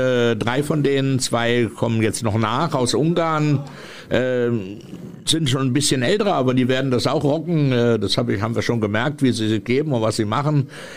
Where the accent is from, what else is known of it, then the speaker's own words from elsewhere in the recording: Northern Germany, Germany; Ich habe in Lüneburg gewohnt, ich komme ja aus dem Norden.